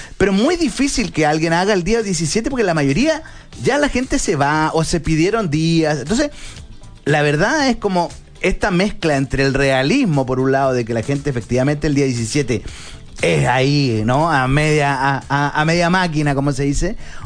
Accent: Chile; Creo que si nosotros como chilenos fuésemos personas productivas reales

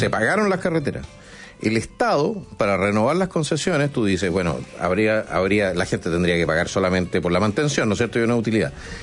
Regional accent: Austria; now in Chile; porque yo vengo de Austria, ¿ya? O llegué hace 6 años acá

